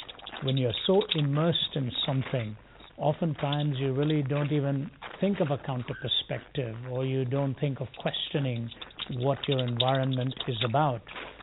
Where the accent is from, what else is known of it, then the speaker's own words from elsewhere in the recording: Delhi, India; I was raised in Delhi and spoke Hindi. I often say I can speak Hindi and Tamil.